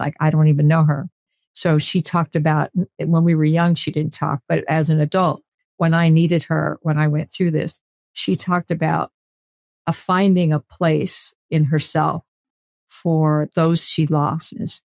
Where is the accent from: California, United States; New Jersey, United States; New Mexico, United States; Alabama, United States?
California, United States; Hollister; And they're buried right now in my hometown of Hollister, California.